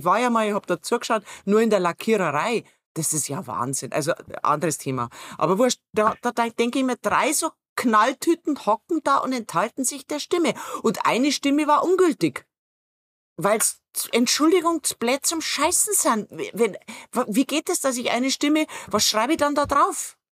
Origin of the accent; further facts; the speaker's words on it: Bavaria, Germany; ich bin ein Bayer.